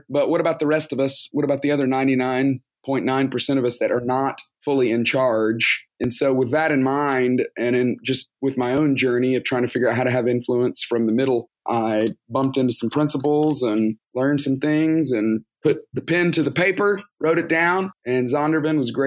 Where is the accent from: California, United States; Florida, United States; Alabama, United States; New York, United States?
Alabama, United States; Tuscaloosa; now in Atlanta, United States; So I grew up in Alabama, grew up in Tuscaloosa, Alabama. They play football.